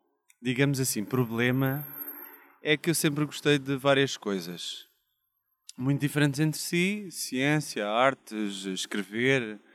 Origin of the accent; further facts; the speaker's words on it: Santiago do Cacém, Alentejo, Portugal; eu não sou de cá, sou do Alentejo, de Santiago do Cacém, portanto ali mesmo ao pé das praias, que é a melhor zona